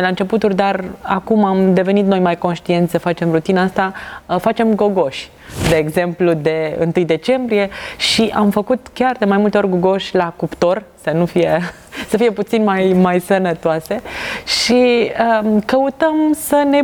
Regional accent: Romania; Și lucrul ăsta transmite ceva frumos despre noi ca români.

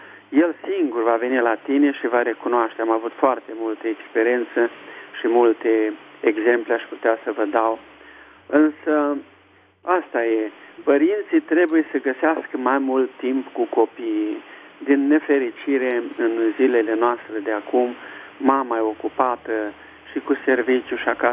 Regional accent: Romania; also born or lived in United States; am crescut în România cu ajutorul Domnului

